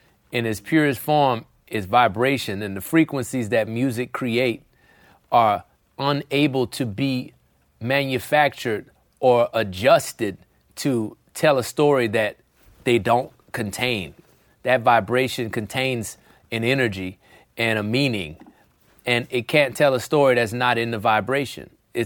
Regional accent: New Orleans, Louisiana, United States; thinking about growing up in New Orleans with … talking about the St. Augustine High School marching band.

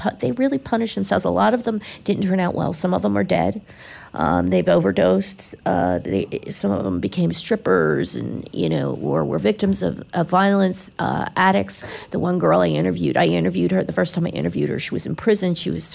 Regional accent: Philadelphia, Pennsylvania, United States; Like I said, I grew up in Philly

